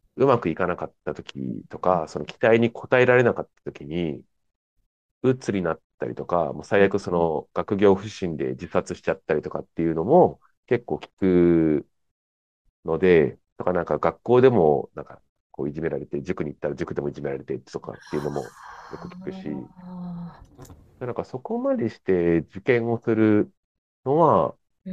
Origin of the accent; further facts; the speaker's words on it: Tokyo, Japan; その自分が子供の時は東京にいたんで、